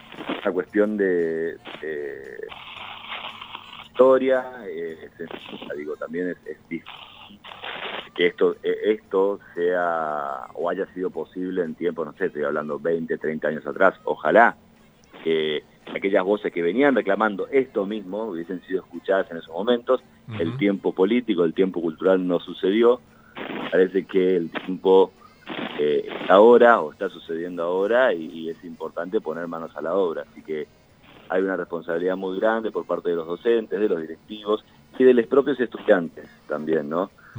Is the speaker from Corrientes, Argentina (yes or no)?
yes; Corrientes, Argentina; Estoy en Corrientes, soy correntino.